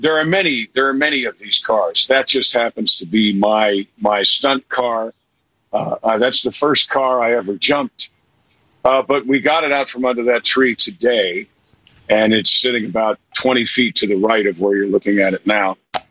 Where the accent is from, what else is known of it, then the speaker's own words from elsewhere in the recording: Mount Kisco, New York, United States; I'm from New York. So I'm from Mount Kisco, New York, in Westchester County.